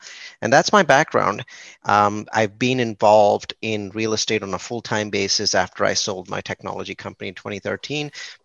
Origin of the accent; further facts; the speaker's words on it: California, United States; I come from Silicon Valley